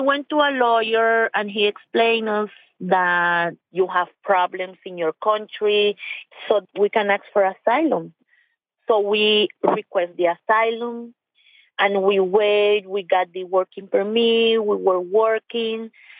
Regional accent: Nicaragua; moved away as an adult; I'm from Nicaragua. I came to this country when I was 21 years old.

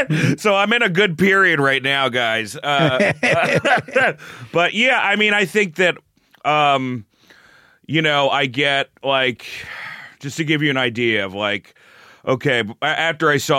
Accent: Rutherford, New Jersey, United States; also born or lived in Westchester, New York / Los Angeles; I grew up in Rutherford, New Jersey, and then Westchester, New York in high school.

